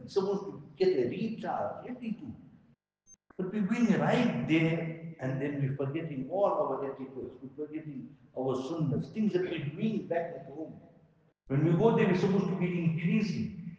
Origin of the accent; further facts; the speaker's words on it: South Africa; Go and sit around in the haram and we think we own the place because we're from South Africa.